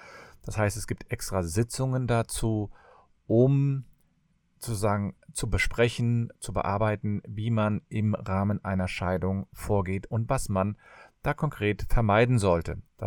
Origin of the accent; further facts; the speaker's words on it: Cologne, North Rhine-Westphalia, Germany; und ich komme aus Köln.